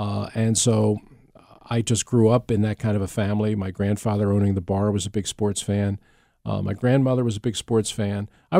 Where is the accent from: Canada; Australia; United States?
United States; Folsom, Pennsylvania; also born or lived in Philadelphia; Folsom Ridley Township, Delaware County. We moved from Southwest Philly out to Ridley Township, Folsom, when I was just about ready to start school. So I was about 7 years old.